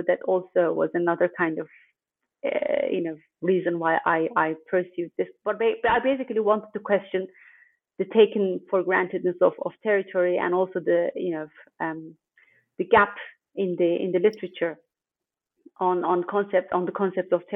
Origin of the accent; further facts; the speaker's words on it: Eastern Anatolia, Turkey; English is a second language; when growing up in Turkey, especially, people ask you where you're from